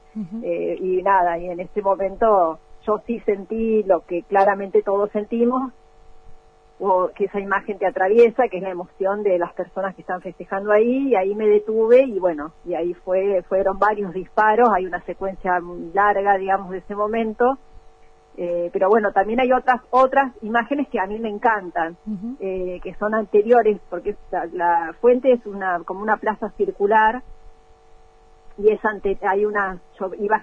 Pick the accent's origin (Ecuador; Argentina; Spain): Argentina; Viedma, Río Negro; era una foto que era de mi pueblo, de mi ciudad, que es la ciudad de Viedma